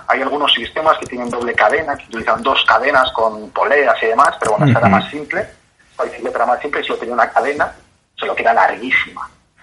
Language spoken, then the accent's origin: Spanish; Spain; Teniendo en cuenta que yo vengo llevando de Europa, yo vengo de España